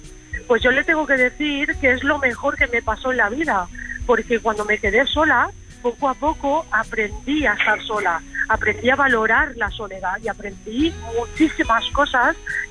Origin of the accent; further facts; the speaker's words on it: Valencia, Valencian Community, Spain; soy de Valencia.